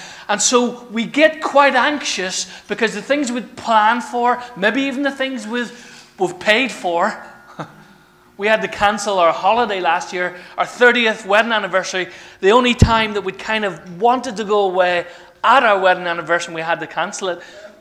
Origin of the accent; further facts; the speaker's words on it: Ireland; simply because I'm Irish